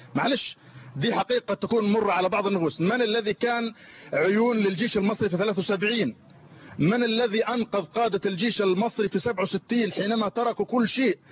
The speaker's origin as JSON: {"language": "Arabic", "region": "Sinai", "country": "Egypt", "said": "ونحن إخوانكم في سيناء"}